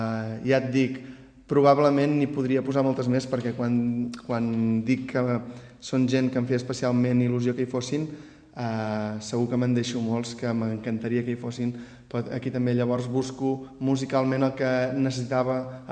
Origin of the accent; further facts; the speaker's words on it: Mont-roig del Camp, Catalonia, Spain; Un és el meu poble, on he crescut, on visc, de fet, on hi tinc tota la meva vida.